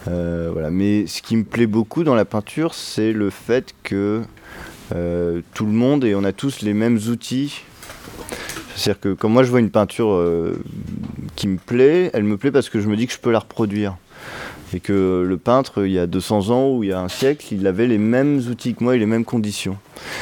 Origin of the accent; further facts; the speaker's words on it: Brest, Brittany, France; Et moi, je viens de Brest où il y a la mer.